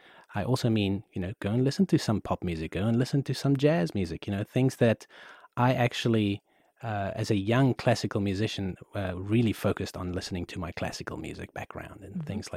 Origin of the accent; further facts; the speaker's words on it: South Africa; But myself, I'm from South Africa originally.